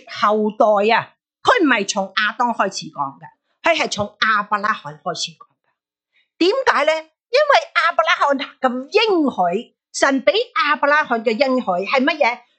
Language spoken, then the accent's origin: Chinese; Malaysia; 我是马来西亚的华侨。那马来西亚的华侨的好处是什么呢？我们很小时候就转左面就讲马来话，转右边就讲广东话，